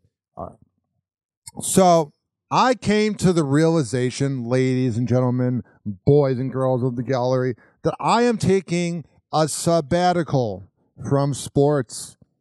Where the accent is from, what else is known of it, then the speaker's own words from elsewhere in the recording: Chicago, Illinois, United States; Been watching it since the Michael Jordan days. I grew up in Chicago.